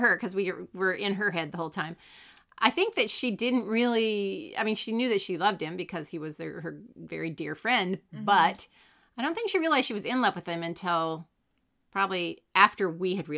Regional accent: Sacramento, California, United States; I'm from Sacramento, where it's a dry heat and there just isn't a lot of humidity.

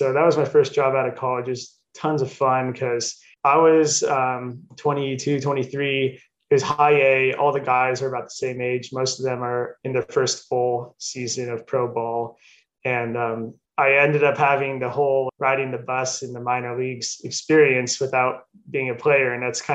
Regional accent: California, United States; I'm from California and I grew up going to San Jose Giants games.

